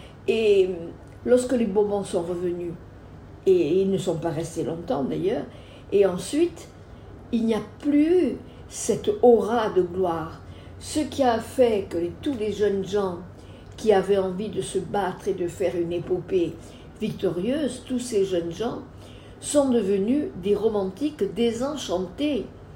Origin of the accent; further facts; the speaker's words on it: Corsica, France; Donc Napoléon, en tant que Corse, nous l'aimons quand même.